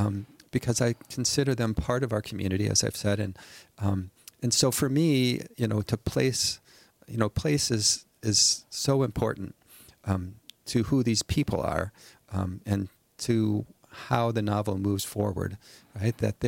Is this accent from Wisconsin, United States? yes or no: yes; Wisconsin, United States; And I was born and raised in Wisconsin as well.